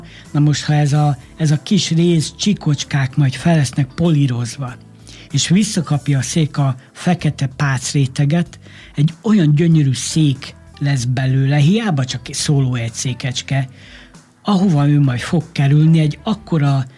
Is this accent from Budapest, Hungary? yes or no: no; Mór, Fejér, Hungary; born there; Mórváros lakosa vagyok, ott születtem